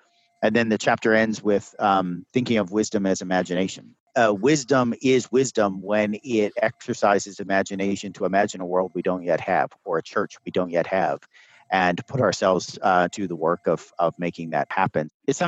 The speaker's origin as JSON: {"language": "English", "region": "Pennsylvania", "country": "United States", "tie": "born or raised there", "said": "I'm an Appalachian hillbilly. So I am a product of Western Pennsylvania. My dad was a coal miner and my grandparents were both coal miners."}